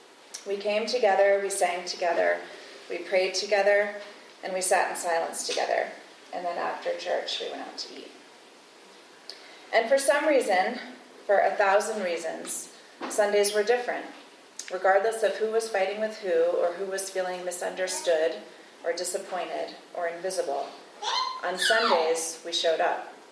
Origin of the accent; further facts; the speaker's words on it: Atlanta, Georgia, United States; also born or lived in New Hampshire; I come because that is what we did growing up in Atlanta, where everyone went to church, and later in New Hampshire.